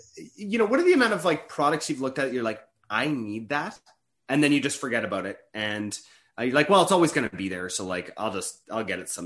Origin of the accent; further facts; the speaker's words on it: Canada; I don't like the false scarcity, especially as a Canadian.